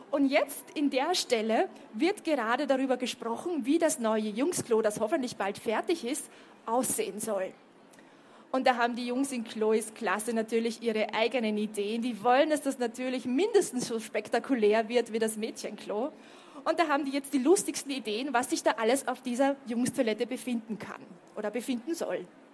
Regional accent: Vienna, Austria; Ich komme aus Wien, bin vor einigen Tagen hier nach Leipzig angereist

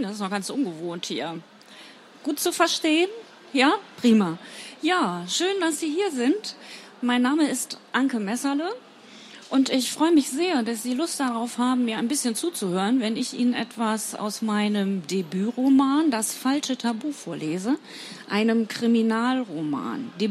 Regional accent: Lübeck, Schleswig-Holstein, Germany; denn ich komme auch aus Lübeck.

